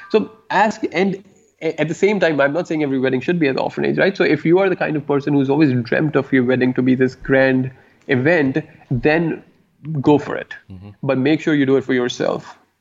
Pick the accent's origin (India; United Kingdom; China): India; So naturally, the Indian market, and having being Indian ourselves, you know, we understand this market fairly well.